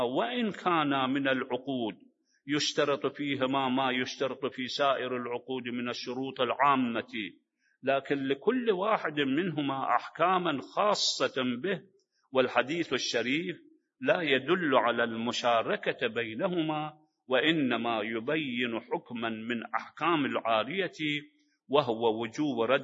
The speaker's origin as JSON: {"language": "Arabic", "town": "Najaf", "region": "Najaf Governorate", "country": "Iraq", "said": "عندنا في النجف الأسلف كانت دائرة، كانوا المرابين هكذا يفعلون"}